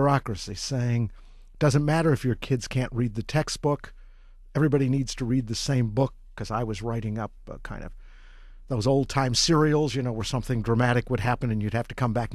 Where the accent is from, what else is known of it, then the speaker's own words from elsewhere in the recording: Detroit, Michigan, United States; born there; I was born in Detroit in 1942, sort of Depression-era parents. My father is an immigrant from Bulgaria, although left Russia as a small boy and came to this country at 18.